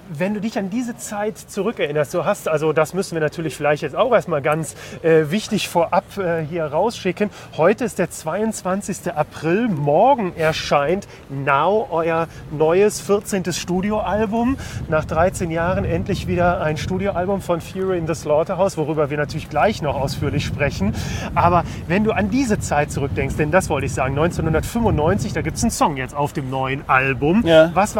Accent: Cologne, North Rhine-Westphalia, Germany; born there; als gebürtiger Kölner, der ich bin

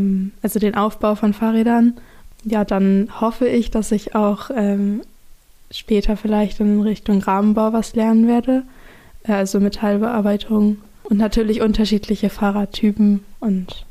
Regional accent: Otterndorf, Lower Saxony, Germany; Ja, ich komme aus Otterndorf, bin da aufs Gymnasium gegangen bis zur 12. Klasse.

